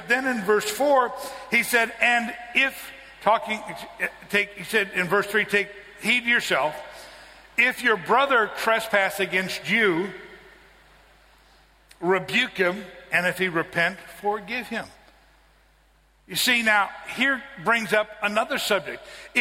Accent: United States; Now, I'm an American, and so I'm entitled to say that.

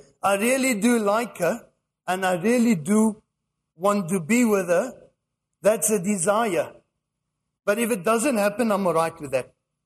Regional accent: England, United Kingdom; And I'm English, and I had to read that a few times to understand it.

